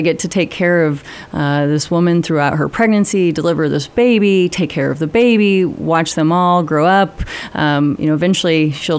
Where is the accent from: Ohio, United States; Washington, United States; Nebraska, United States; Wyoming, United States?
Wyoming, United States; I was born and raised in Wyoming and always wanted to be back and live in a small rural setting. I grew up in a bunch of farms and ranches. I claim all of eastern Wyoming.